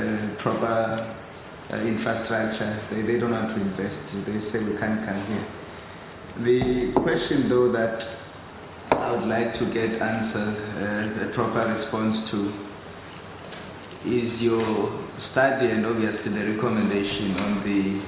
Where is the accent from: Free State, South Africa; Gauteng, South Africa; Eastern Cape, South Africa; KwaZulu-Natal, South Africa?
Eastern Cape, South Africa; Tholo; born there; I was born in Tholo in Eastern Cape.